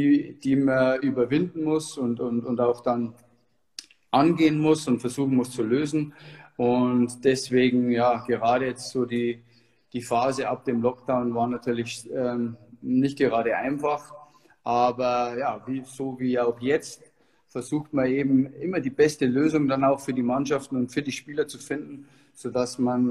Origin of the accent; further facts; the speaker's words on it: Landshut, Bavaria, Germany; in Landshut in meiner Heimat noch nicht